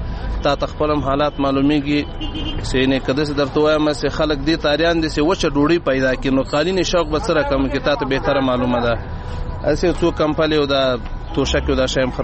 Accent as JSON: {"language": "Pashto", "region": "Logar", "country": "Afghanistan", "said": "زه د لوګر ولایت اوسیدونکی یم."}